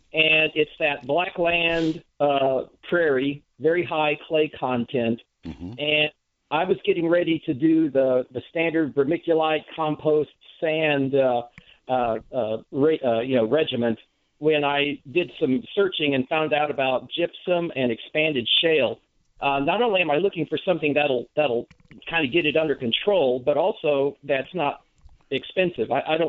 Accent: Houston, Texas, United States; Well, I'm originally from Houston, so

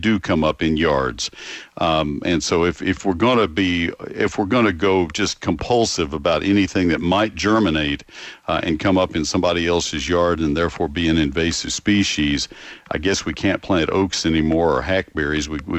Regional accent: College Station, Texas, United States; In my hometown of College Station, Texas, I was down there in the fall, and I saw yaupon hollies. I've been in and out of College Station. I lived there 18 years and in and out of College Station all my life

